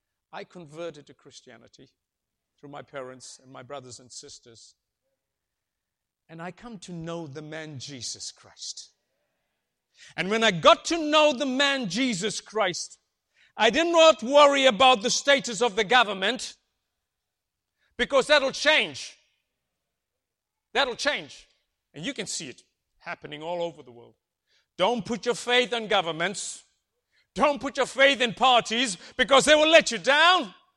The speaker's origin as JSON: {"language": "English", "country": "South Africa", "tie": "born or raised there", "said": "when I lived in South Africa, for those guests here, I was born in South Africa. And I lived and I was born during a time of apartheid, racial division, four classes of citizens."}